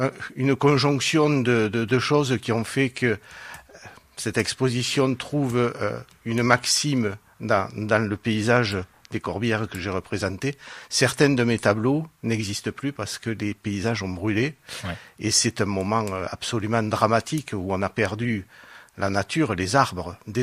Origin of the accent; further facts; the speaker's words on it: Occitanie, France; Je suis originaire de l'Aude, avec une formation d'art classique.